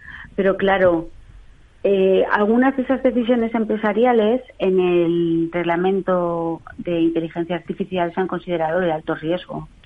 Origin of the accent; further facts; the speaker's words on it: Valencian Community, Spain; yo soy valenciana